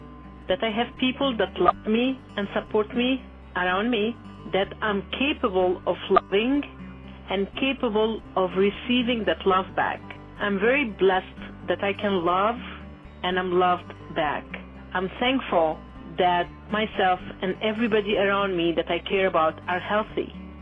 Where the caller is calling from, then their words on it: Shadow Hills, California, United States; from Sahar Consulting. I'm calling from Shadow Hills, California, in Los Angeles.